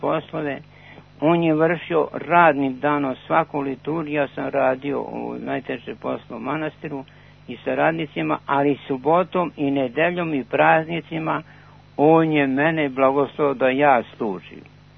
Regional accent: Southern and Eastern Serbia, Serbia; i ja sam rodom iz toga Braničevskog kraja. Kada sam prvi kao mladić od 19 godina otišao u sveti manastir Gornjak

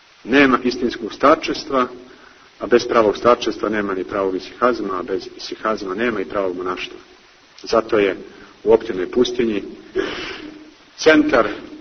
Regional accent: Montenegro; kada sam rekao da dolazim iz Crne Gore

